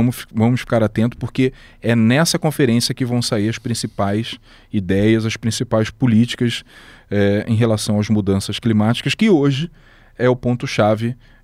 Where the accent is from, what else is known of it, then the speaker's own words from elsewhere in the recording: Rio de Janeiro, Brazil; Eu sou do Rio de Janeiro, minha família é de lá, meus amigos são de lá, conheço muita gente lá e realmente estudei lá, né?